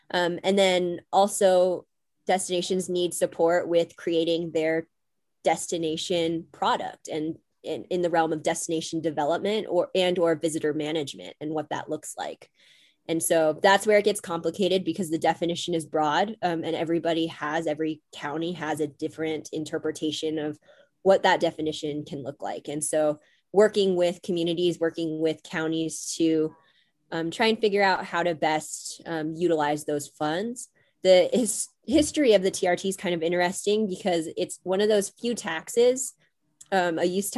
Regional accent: Falls Church, Virginia, United States; now in Utah, United States; So I grew up in Northern Virginia, so Falls Church, Virginia, just outside, actually inside the Beltway, East Coast term. So just close to DC, by Arlington

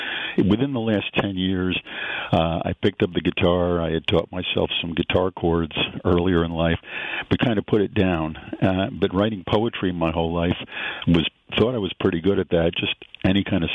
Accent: Fishkill, New York, United States; I'm a Dutchess County native. I was born in Beacon, lived in Fishkill, and I'm simply moving north, so now I'm in Poughkeepsie.

